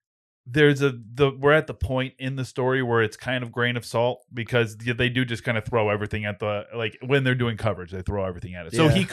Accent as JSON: {"language": "English", "region": "Rhode Island", "country": "United States", "tie": "born or raised there", "said": "Growing up in Rhode Island, like how many like really Rhode Island centric foods there are?"}